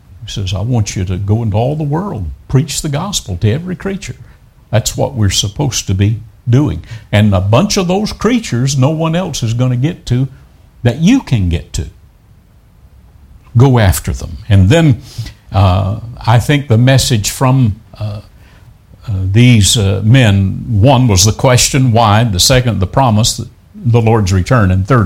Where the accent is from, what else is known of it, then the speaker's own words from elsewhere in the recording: the South, United States; I'm from the South.